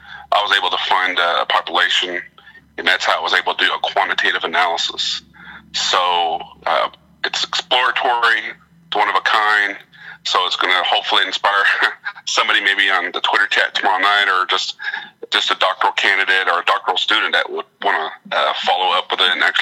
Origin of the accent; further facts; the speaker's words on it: Oklahoma, United States; since we're native from Oklahoma, you know, what are some things that we do in our school districts, classrooms that embrace Native Oklahoma?